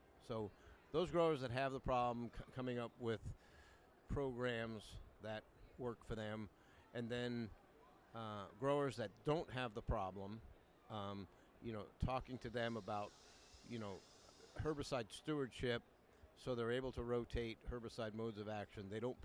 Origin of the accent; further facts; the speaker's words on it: Ohio, United States; I'm from Ohio, we have a lot of mare's tail issues.